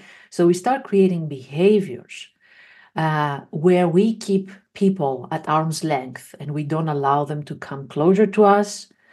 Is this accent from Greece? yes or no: yes; Greece; now in Netherlands; I was here already in the Netherlands. Originally, I'm from Greece. And it was just 1 year after I moved to the Netherlands.